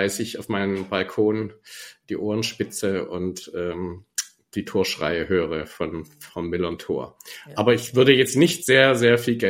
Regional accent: Baden-Württemberg, Germany; now in Hamburg, Germany; wie man als Schwabe Heimatgefühle haben soll, wenn die Bayern kommen

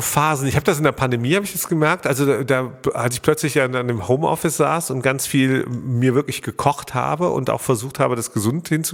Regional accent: Rhineland, Germany; now in Berlin, Germany; Ich bin ja Rheinländer, schon ewig in Berlin, aber Rheinländer.

